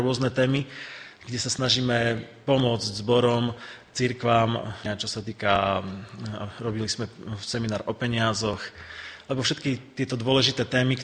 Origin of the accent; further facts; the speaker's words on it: Bardejov, Prešov Region, Slovakia; ja osobne som z Bardejova